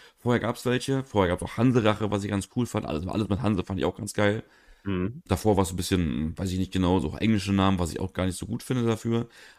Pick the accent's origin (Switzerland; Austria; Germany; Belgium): Germany; Berlin; Ich bin aus Berlin